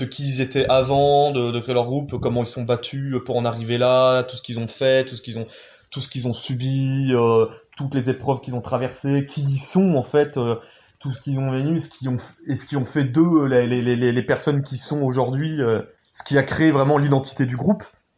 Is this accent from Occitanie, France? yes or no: no; Orly, Île-de-France, France; moi, à la base, il faut savoir que je viens du 94, j'ai grandi à Orly, en fait, en pleine cité et tout